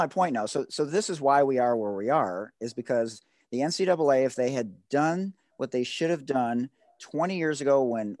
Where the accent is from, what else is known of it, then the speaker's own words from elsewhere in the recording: Detroit, Michigan, United States; I'm from Detroit, right? So I was integrated in fifth grade.